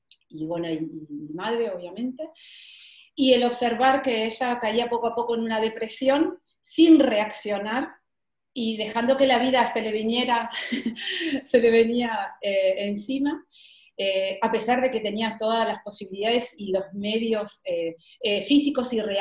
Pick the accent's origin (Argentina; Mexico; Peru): Argentina; now in Italy; Mi realidad es, soy una madre, de tres niños, que, bueno, como dije, vivo en Italia, soy argentina, vivo en Italia con mi marido y, bueno, trabajo como fisioterapeuta acá en Italia.